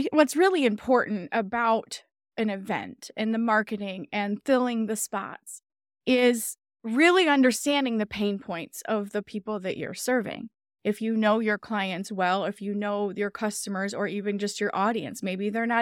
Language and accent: English; Michigan, United States; We're from the Michigan area, and we always have long winters.